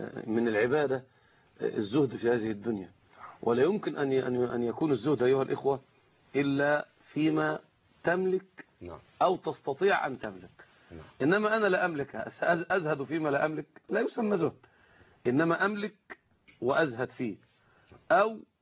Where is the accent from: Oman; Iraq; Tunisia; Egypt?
Egypt; عندنا في مصر